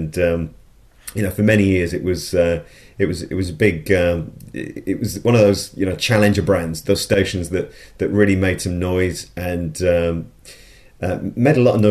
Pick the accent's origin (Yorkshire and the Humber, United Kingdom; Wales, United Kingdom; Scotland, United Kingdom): Yorkshire and the Humber, United Kingdom; Sheffield; I grew up in Sheffield, so Manchester is the other side of the hills to Sheffield